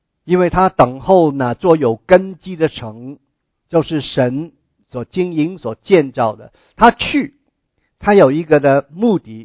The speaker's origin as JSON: {"language": "Chinese", "country": "China", "said": "亚伯罕离开本地本族富家，他并不是一个像我们中国人这些的早期的移民啊"}